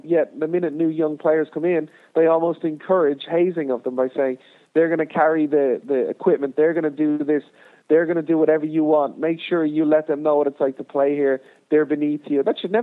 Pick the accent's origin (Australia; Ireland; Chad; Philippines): Ireland; now in United States; growing up in Ireland and playing in League of Ireland